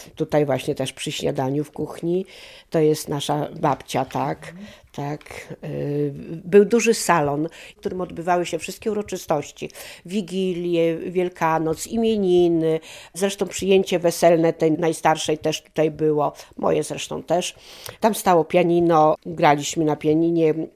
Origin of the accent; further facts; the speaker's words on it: Podgrajewo, Podlaskie Voivodeship, Poland; My w ogóle pochodzimy z Podgrajewa.